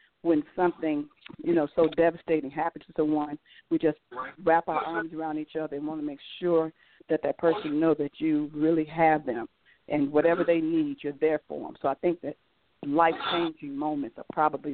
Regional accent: Chicago, Illinois, United States; now in Atlanta, United States; Well, I'm originally from Chicago. I live in Atlanta now, and I've been there for almost 30 years, but I do go home a lot.

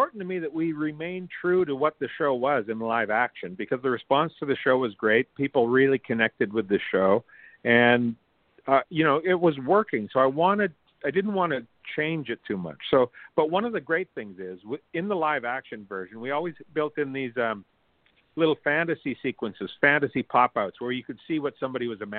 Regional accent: Saskatchewan, Canada; moved away; That's what I did growing up. I'm from a small farming town in northeast Saskatchewan

